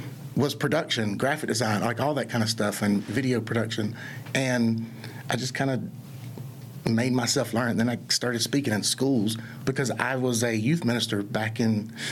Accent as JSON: {"language": "English", "town": "Augusta", "region": "Georgia", "country": "United States", "tie": "born or raised there", "said": "Augusta, Georgia."}